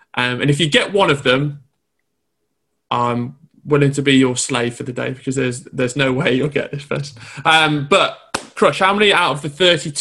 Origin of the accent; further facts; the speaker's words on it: Worcester, West Midlands, United Kingdom; Oh, I'm from Worcester originally.